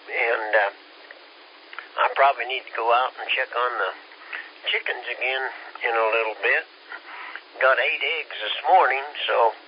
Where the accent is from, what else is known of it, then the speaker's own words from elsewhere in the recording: Kansas, United States; I was raised in Kansas